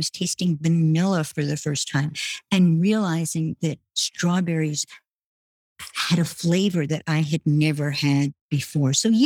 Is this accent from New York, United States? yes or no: yes; Brooklyn, New York, United States; So I grew up in Brooklyn.